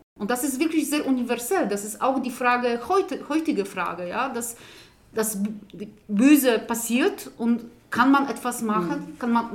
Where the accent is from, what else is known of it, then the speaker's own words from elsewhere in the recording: Poland; German is a second language; weil wir sind aus Polen